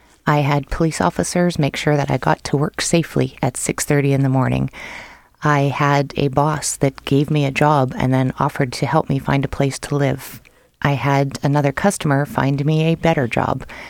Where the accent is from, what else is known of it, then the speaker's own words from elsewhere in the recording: Victoria, British Columbia, Canada; moved away as an adult; now in Winnipeg, Canada; I'm originally from Victoria, BC. I moved here on my 19th birthday, fell absolutely head over heels in love with Winnipeg